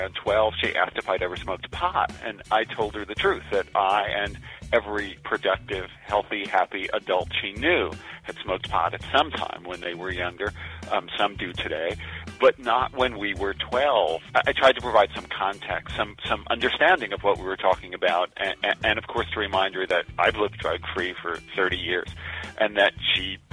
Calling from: New York, United States; I'm calling from New York, where I write the ethicist for the New York Times Magazine.

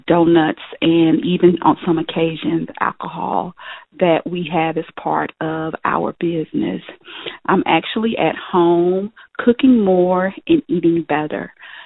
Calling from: Lancaster, Texas, United States; I'm calling from Lancaster, Texas.

